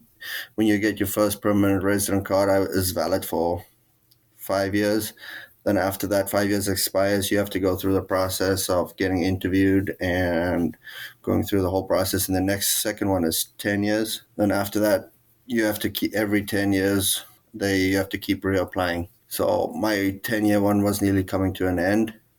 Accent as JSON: {"language": "English", "country": "South Africa", "second_language": "English", "moved": "yes", "said": "pretty much give up my rights as being a South African anymore. And now I have to stand and be a citizen, I would say, and defend the country when it's called for and stuff. So I had to give up all my South African rights."}